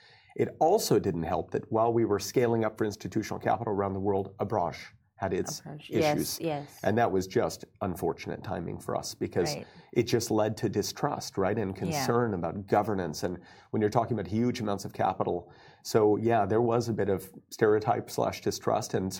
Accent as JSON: {"language": "English", "country": "United States", "said": "I'm obviously an American, but I've been on many boards in the United States and in other markets."}